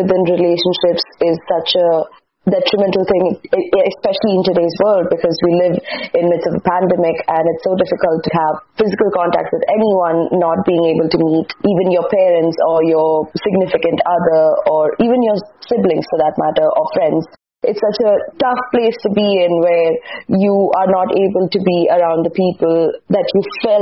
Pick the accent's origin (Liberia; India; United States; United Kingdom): India; I come from India, which is like a huge country with different cultures and different traditions